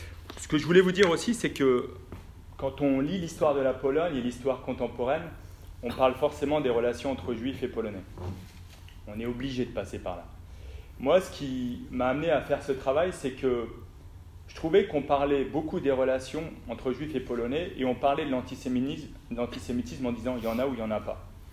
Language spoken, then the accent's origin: French; Lens, Hauts-de-France, France; Moi, je viens du nord de la France, à Lens, il y en a énormément.